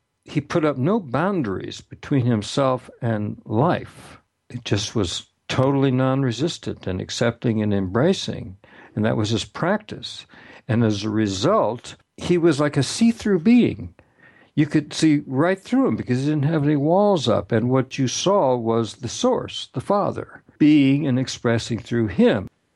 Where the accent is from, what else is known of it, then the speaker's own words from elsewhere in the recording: Kansas City, Missouri, United States; also born or lived in Clayton, Missouri; they had a gift shop in a suburb of St. Louis, Missouri, and they bought it when I was about 15. We moved from Kansas City to Clayton, Missouri